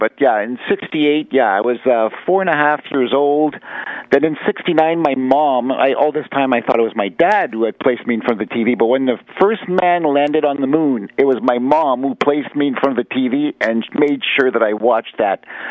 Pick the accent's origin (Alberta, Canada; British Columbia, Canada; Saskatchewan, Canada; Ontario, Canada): Ontario, Canada; Sudbury; also born or lived in Val-d'Or, Quebec; Well, I was born in Val-d'Or, Quebec in 1964, and then my dad, who was a miner, he moved us to Sudbury, of all places, in 1968, December 1968, actually.